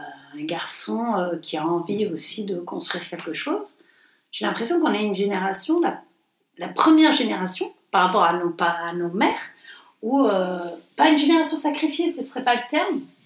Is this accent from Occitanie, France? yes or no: yes; Montpellier, Occitanie, France; parce qu'on est provincial, on est de Montpellier